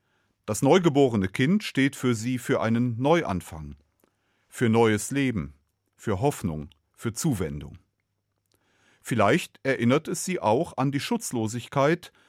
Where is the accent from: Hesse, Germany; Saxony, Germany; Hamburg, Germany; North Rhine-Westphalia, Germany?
North Rhine-Westphalia, Germany; Cologne; born there; Ich bin in Köln geboren.